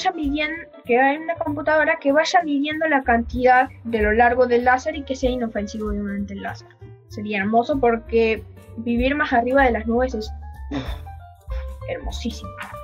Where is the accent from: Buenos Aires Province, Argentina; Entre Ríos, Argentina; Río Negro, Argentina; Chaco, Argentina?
Buenos Aires Province, Argentina; Berazategui; soy de Berazategui, voy a la Escuela Jesús de Nazaret y tengo 11 años.